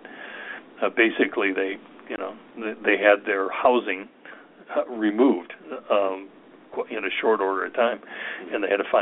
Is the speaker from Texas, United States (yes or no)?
yes; Plano, Texas, United States; there's a couple of VFW posts, one in my hometown, Plano, that is not doing very well.